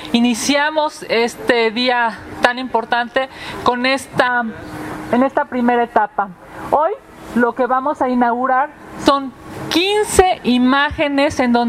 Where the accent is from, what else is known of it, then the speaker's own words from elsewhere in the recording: Mexico City, Mexico; Emilio y yo somos de aquí, de la Ciudad de México